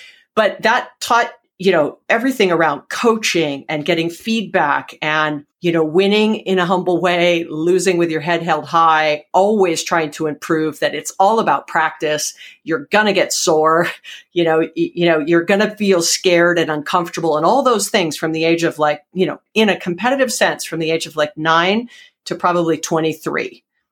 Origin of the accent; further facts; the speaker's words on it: Hawaii, United States; I was a paddler, I'm from Hawaii, so I was a canoe paddler.